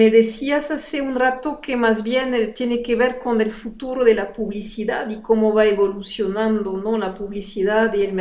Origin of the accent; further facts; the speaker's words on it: France; yo hace 15, 20 años trabajé de periodista allá en mi país, en Francia, en un periódico especializado en comunicación y mercadotecnia.